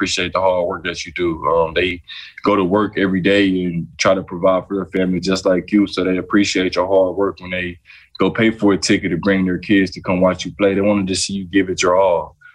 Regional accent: Little Rock, Arkansas, United States; to be from where I'm from Little Rock, Arkansas

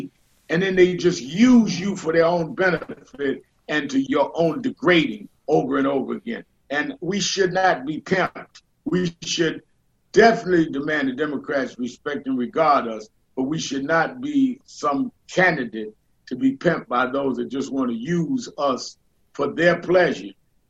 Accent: Brooklyn, New York, United States; when I was born and raised in Brooklyn, my parents were Republican.

